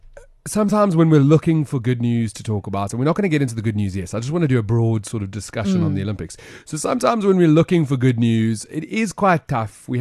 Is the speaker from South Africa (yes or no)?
yes; South Africa; And it's just us being proudly South African, man.